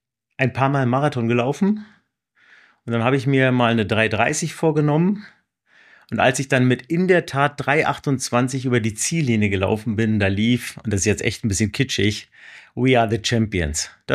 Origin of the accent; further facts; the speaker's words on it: Berlin, Germany; Genau, du bist hier in Berlin und ich bin auch Berliner. Ich bin vor 52 Jahren hier in Berlin geboren und ich habe als 16-Jähriger von der Ostseite auf die Mauer geguckt, als sie gefallen ist.